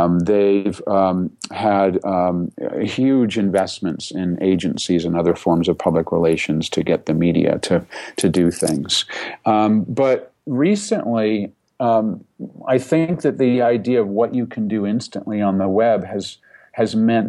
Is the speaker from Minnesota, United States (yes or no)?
no; Boston, Massachusetts, United States; I'm from Boston, just south of New Hampshire